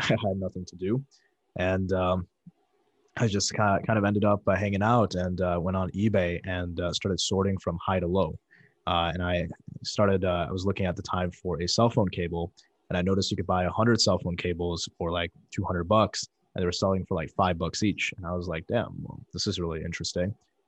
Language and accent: English; Chesterton, Indiana, United States; so I grew up in Chesterton, Indiana. It's actually home of the Dunes.